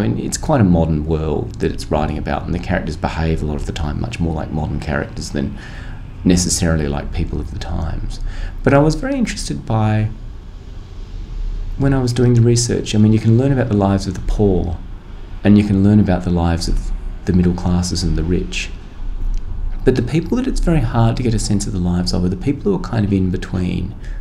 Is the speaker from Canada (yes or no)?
no; Australia; as an Australian